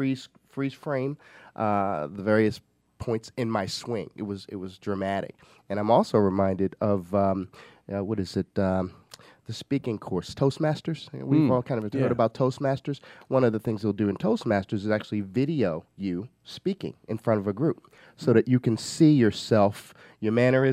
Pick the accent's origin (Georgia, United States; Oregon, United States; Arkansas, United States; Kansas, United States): Georgia, United States; Atlanta; Well, I'm not as my hometown is here in Atlanta. I've been here for 20 years.